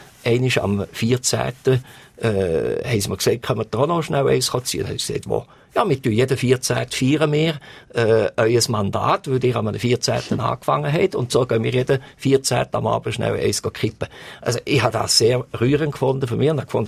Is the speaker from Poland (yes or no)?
no; Switzerland; als Schweizer